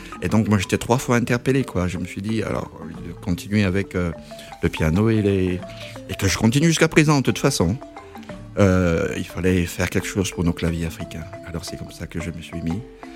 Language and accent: French; Cameroon; moved away as an adult; also born or lived in Côte d'Ivoire; parce que je suis originaire du Cameroun.